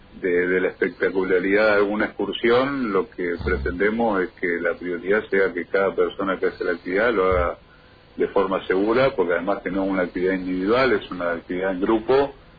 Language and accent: Spanish; Puerto Iguazú, Misiones, Argentina; nosotros los que somos de Iguazú, o la gente que vive acá